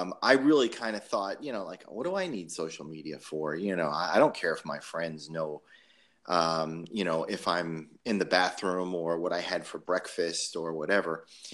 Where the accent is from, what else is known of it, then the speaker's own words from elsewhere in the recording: Davie, Florida, United States; Oh yeah, I grew up just outside of Davie.